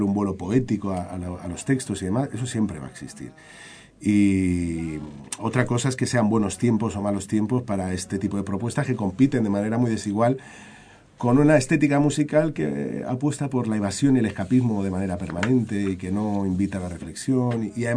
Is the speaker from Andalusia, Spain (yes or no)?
no; Madrid, Community of Madrid, Spain; tiene que ser en mi barrio, que en Vallecas, yo me crié en Vallecas y yo te ayudo a organizarlo.